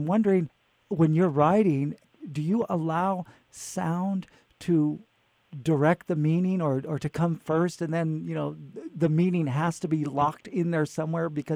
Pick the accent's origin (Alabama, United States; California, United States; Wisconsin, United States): California, United States; Fresno; because Fresno at the time, I'm from Fresno as well, as you know, was incredibly racist.